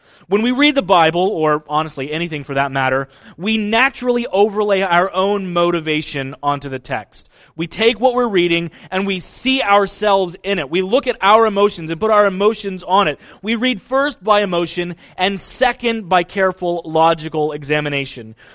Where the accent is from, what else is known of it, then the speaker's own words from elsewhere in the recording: Kansas, United States; So I grew up in Kansas. It was easy to do this. I found a bridge out in the middle of nowhere where there were never any cars